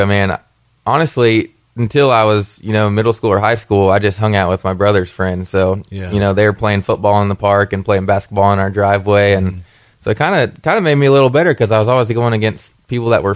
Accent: Kentucky, United States; just growing up in Kentucky, you know, I was a huge UK fan.

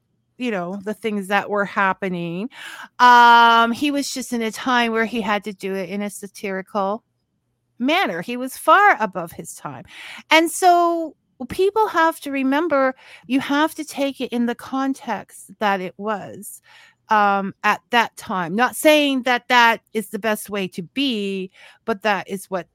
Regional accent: Ireland; I'm Irish

